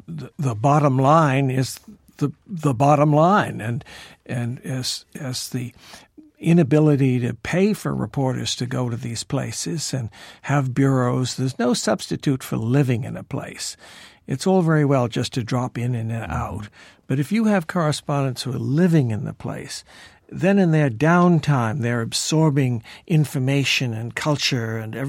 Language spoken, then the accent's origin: English; United States; but in a conversation now, I'm an American